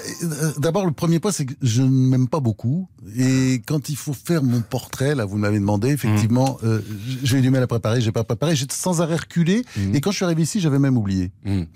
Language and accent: French; Normandy, France; papa américain, né aux États-Unis, j'ai été élevé en Normandie, ma mère était normande, ma mère était catho, mon père anticlérical.